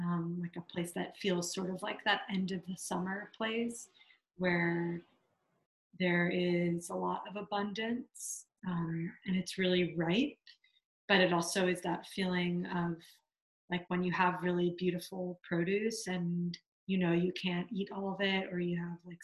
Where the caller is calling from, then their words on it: Oakland, California, United States; I'm calling from Oakland.